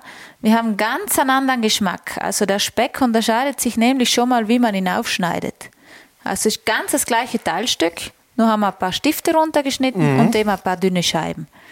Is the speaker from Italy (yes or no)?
yes; Trentino-Alto Adige, Italy; bei uns in Südtirol